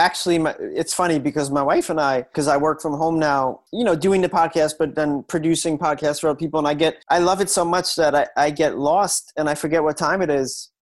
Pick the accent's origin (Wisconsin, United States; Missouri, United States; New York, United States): New York, United States; I grew up on Long Island, so I was always 5 minutes away from a beach.